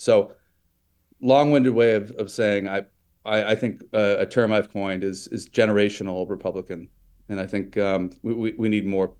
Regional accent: Connecticut, United States; moved away; So I went to school in New Hampshire. I was raised in Connecticut.

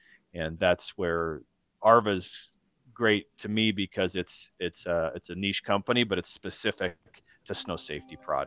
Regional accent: Provo, Utah, United States; I was raised here in Utah, down in the valley, in the Provo-Orem area, actually.

